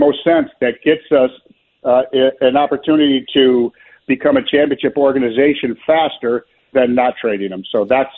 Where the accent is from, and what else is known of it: Chicago, Illinois, United States; moved away